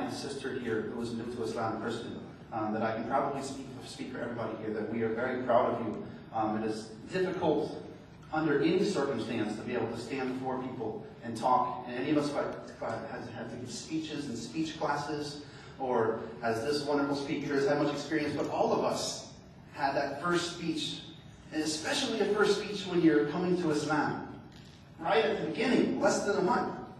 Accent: New Orleans, Louisiana, United States; I'm from New Orleans, we like grits, but I never heard of fried grits.

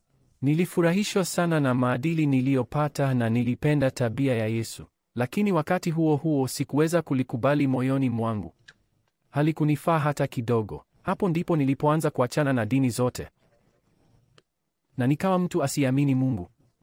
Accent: Toronto, Ontario, Canada; Nilizaliwa Toronto, nimelelewa hapa, lakini familia yangu ina asili ya Kihindi. Sehemu kubwa ya maisha yangu ilihusu mchanganyiko wa utamaduni wa Kanada na ule wa Kihindi nyumbani.

